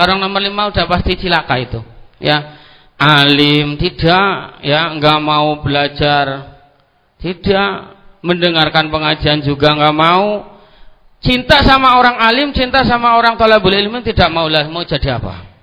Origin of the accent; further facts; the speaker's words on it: Indonesia; first language Javanese; Indonesian is a second language